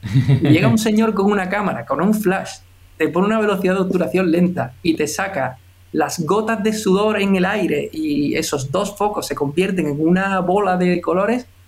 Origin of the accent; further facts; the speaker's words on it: Jerez de la Frontera, Andalusia, Spain; Bueno, pues yo soy de Jerez y siempre he estado un poco rodeado por la fotografía.